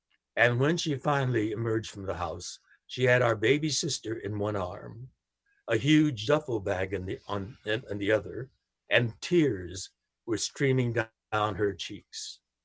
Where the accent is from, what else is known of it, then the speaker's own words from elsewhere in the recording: Los Angeles, California, United States; born there; I was born in Los Angeles, California, an American. My mother was born in Sacramento, California, an American. My father was born in Japan